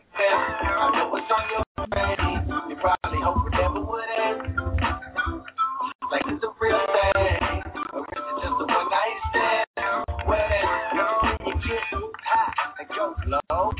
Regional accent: Long Island, New York, United States; nah, forget Manhattan. I'm from Long Island. We got manners. We open doors.

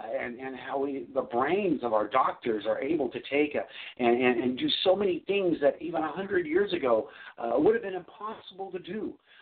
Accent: California, United States; now in Texas, United States; because I was raised in California, where when people came from Texas, they spoke in an accent. Now I live down in Texas, and I'm the one with the accent

